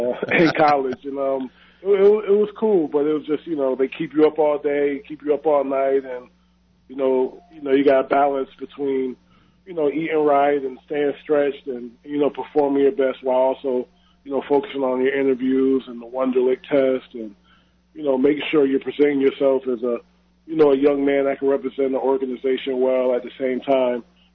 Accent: Hartford, Connecticut, United States; Yeah, I grew up in Hartford, went to high school in Windsor, Connecticut. It's a small suburb, you know, right outside the city. And, yeah, born and raised a New England kid.

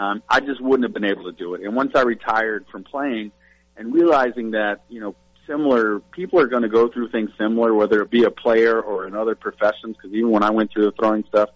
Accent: Port St. Lucie, Florida, United States; growing up in Port St. Lucie

